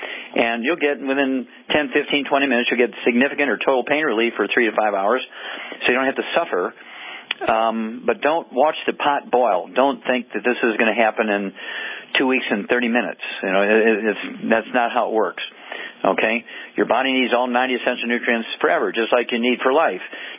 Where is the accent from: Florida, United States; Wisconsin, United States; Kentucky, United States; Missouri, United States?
Missouri, United States; let's go out to my home state, Missouri, and Carrie.